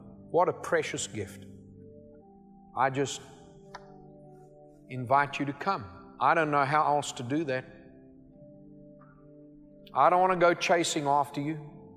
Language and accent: English; United States; "Well, I'm from America." "No. No." I say, "Yes, I am. I'm an American."